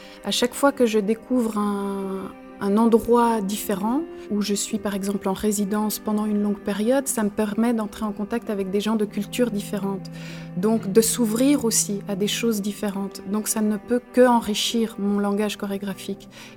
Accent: Jura, Switzerland; now in Geneva, Switzerland; je suis suisse, je suis jurassienne, mais je vis

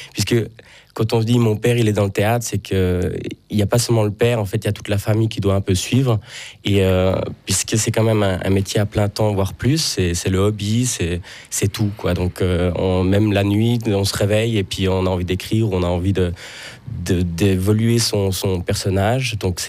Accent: Neuchâtel, Switzerland; J'ai grandi ici à Neuchâtel, donc j'ai eu l'habitude de parler le français.

